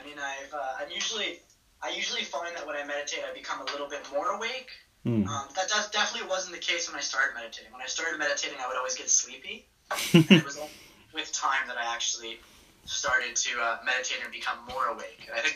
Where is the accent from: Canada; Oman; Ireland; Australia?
Canada; I always forget that as a Canadian.